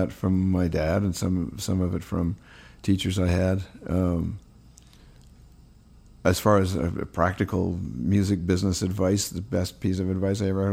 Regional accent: Ontario, Canada; I grew up in Ontario. Especially in that era, it was a place with four distinct seasons

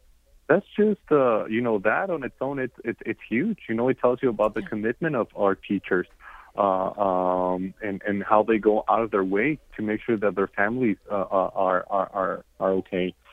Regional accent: Mexico; she's from Brazil, Sully from Guatemala, I'm from Mexico, Catalina from Building One Community is from Colombia. It's we're all immigrants.

